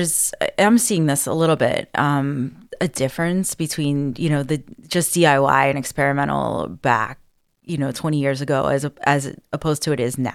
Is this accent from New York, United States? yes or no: no; Pittsburgh, Pennsylvania, United States; And I grew up in Pittsburgh, and it was very much like